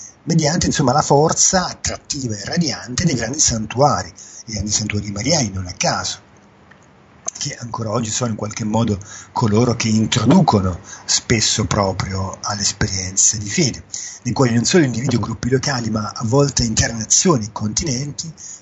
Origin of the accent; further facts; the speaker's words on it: Poland; quello della mia terra natale, Yashin Agora, cioè Częstochowa.